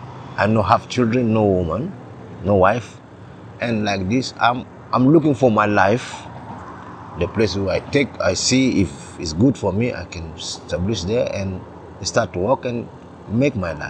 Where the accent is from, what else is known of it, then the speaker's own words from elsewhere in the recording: Chad; English is a second language; now in Italy; I'm from Chad. I'm here in Italia for 2 years now. And I come from Milano and I reached Ventimiglia 1 week ago.